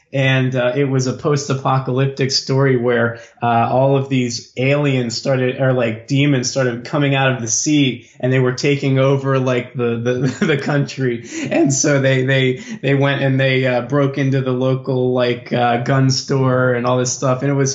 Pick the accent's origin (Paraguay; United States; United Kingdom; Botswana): United States; New Jersey; also born or lived in Pennsylvania / Maryland; now in Delaware, United States; I grew up mostly in New Jersey in the U.S.